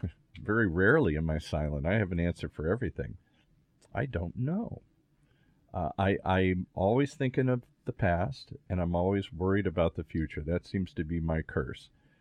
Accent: Ireland; I'm Irish. I always look at things as the glass is half empty. I'm sorry. That's the curse that I was brought up in.

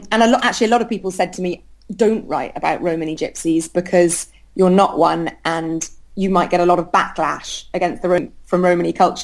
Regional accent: Scotland, United Kingdom; I grew up in Scotland in the middle of nowhere

